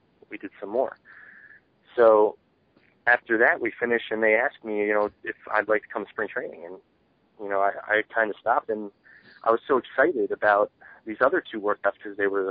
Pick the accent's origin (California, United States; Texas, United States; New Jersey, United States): New Jersey, United States; And, you know, I'm from New Jersey, so I went to ones in the area in New Jersey, New York, Philadelphia area.